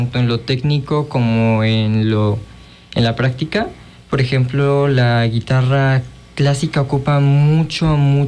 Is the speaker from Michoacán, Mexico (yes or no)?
no; Mexico City, Mexico; now in Morelos, Mexico; No, yo soy de Ciudad de México. Nos mudamos a Morelos a inicios de pandemia.